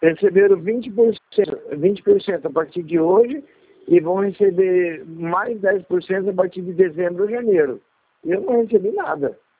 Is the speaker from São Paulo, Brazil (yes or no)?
yes; São Paulo, Brazil; also born or lived in Santa Catarina; eu morava em Santa Catarina, eu sou de São Paulo, mas eu tava morando em Santa Catarina, e eu voltei para São Paulo